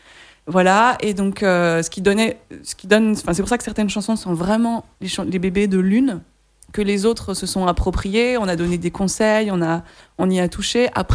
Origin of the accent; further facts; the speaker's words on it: Belgium; Oh, je suis belge aussi.